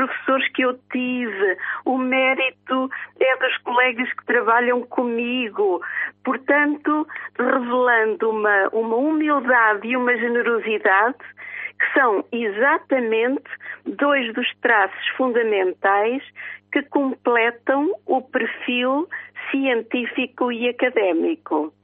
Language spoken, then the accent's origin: Portuguese; Oliveira do Bairro, Aveiro, Portugal; born there; Eu sou nascida no Treviscal, no Conselho de Oliveira de Bairro, onde resido neste momento.